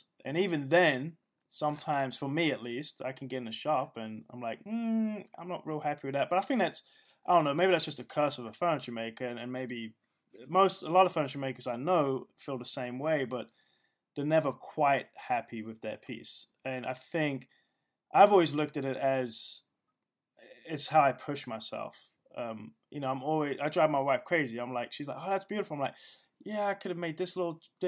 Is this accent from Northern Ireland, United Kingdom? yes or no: no; London, United Kingdom; Okay, so I grew up in northwest London, Brent Cross area. So it's off the Northern Line, pretty close to Camden Town.